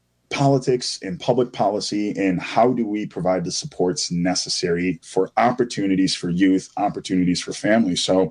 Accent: Saint Paul, Minnesota, United States; born there; I was born in St. Paul, but I had a lot of housing instability. I lived in 35 different places by the time I was 15, unfortunately, including a homeless shelter on Wabasha across the street from where I work.

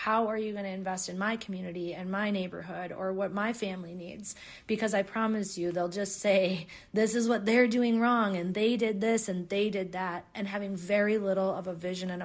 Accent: Minnesota, United States; I come from generations before me who were raised here. And what I know about being a Minnesotan is taking care of each other, being kind to each other.

